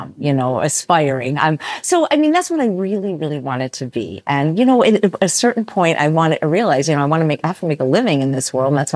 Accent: Chicago, Illinois, United States; born there; I was born in 1960 in Chicago.

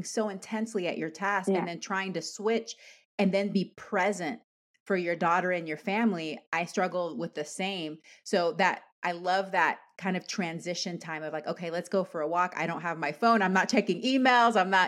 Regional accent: Panama; I'm Latin American. I'm Panamanian

